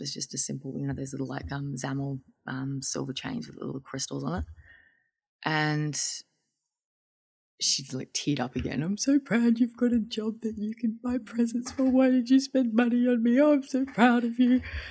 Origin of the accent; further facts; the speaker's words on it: Queensland, Australia; I grew up in North Queensland